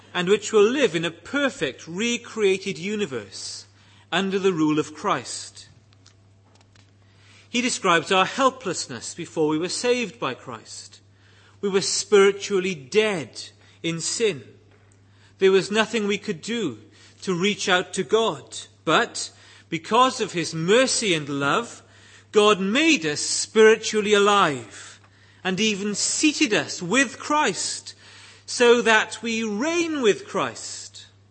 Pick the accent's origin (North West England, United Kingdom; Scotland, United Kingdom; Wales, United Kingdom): Wales, United Kingdom; Bridgend; I grew up in Bridgend, and throughout my childhood, I saw a series of church splits.